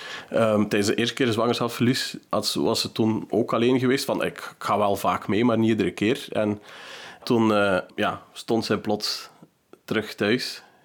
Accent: De Haan, Flanders, Belgium; now in Germany; ik ben van De Haan oorspronkelijk, maar ik woon in Duitsland, zo rond het drielandenpunt met Nederland ook, want mijn vrouw die is Duitse.

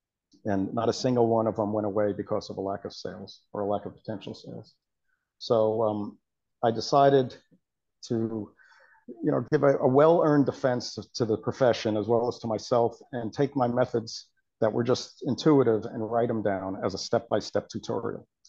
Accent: New Jersey, United States; also born or lived in New York; now in Atlanta, United States; Originally New York, grew up in New Jersey, and then about 20 years ago, moved down to the Atlanta area, where I live now.

